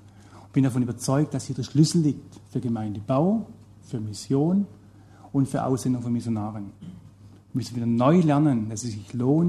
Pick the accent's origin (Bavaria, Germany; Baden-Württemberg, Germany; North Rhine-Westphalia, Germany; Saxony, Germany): Baden-Württemberg, Germany; Heilbronn; Wenn ich eine Stadt nehme in Heilbronn, meine Heimatstadt, hat 100.000 Einwohner.